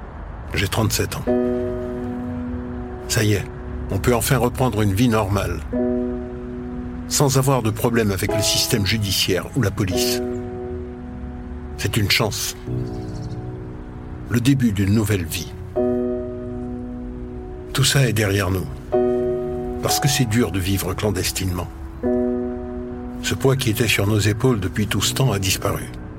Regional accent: United States; Ici, je suis américain avant d'être noir.

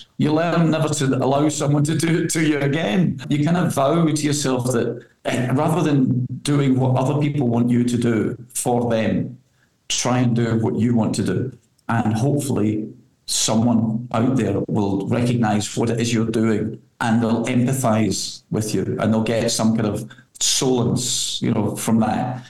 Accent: Glasgow, Scotland, United Kingdom; born there; I was born in Glasgow in Scotland

